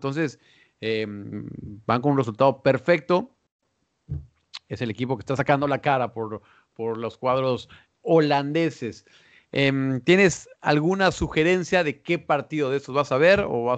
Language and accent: Spanish; Mexico City, Mexico; Yo soy del DF, soy del centro, pero mi familia, mi papá es de Guadalajara, mi mamá es del norte, entonces no se celebra por allá el Día de Muertos.